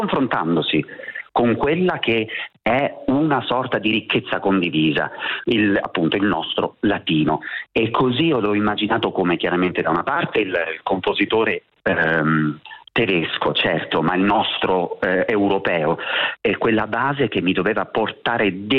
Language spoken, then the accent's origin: Italian; Palermo, Sicily, Italy; Io sono nato a Palermo e sono molto legato a questa città